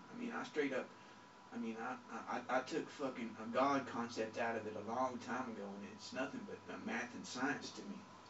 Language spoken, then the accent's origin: English; Pecos, Texas, United States; Shit, one time I was fucking in Pecos, my hometown, and I was working out